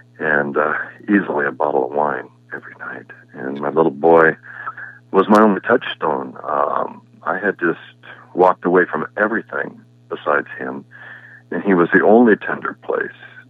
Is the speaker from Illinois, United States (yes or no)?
no; Los Angeles, California, United States; I was born in Los Angeles, and all I remember as a child was suburb after suburb being built around me